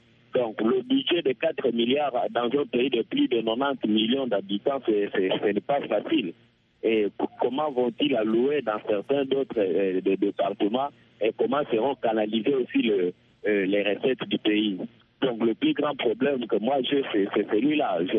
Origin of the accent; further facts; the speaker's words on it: DR Congo; Oui, nous sommes Congolais tous unis